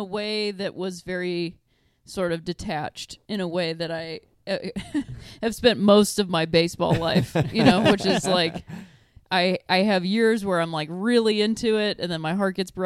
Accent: Akron, Ohio, United States; Cleveland. Los Angeles. I'm from Akron.

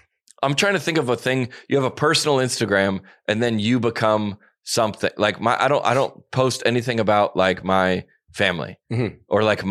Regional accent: Omaha, Nebraska, United States; Now I work for, I grew up in Omaha.

